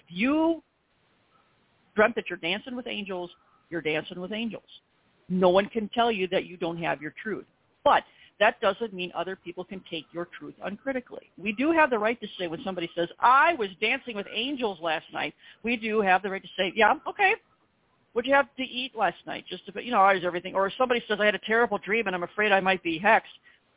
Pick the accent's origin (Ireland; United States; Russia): United States; Beloit, Wisconsin; I'm this hairdresser from Beloit, Wisconsin